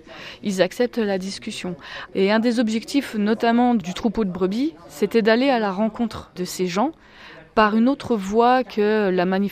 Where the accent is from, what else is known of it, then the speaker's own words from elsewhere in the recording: Auvergne-Rhône-Alpes, France; Nous venons de Haute-Loire principalement, un petit peu de la Loire aussi.